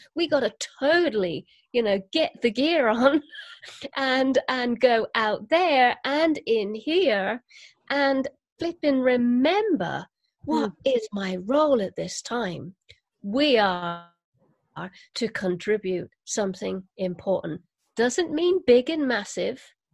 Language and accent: English; United Kingdom; and of course I'm British